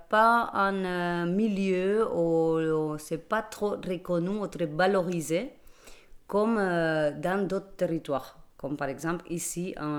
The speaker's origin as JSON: {"language": "French", "town": "Barcelona", "region": "Catalonia", "country": "Spain", "second_language": "French", "lives_now": "France", "said": "Je suis originaire de Barcelone. C'est là-bas aussi que j'ai fait mes études de beaux-arts."}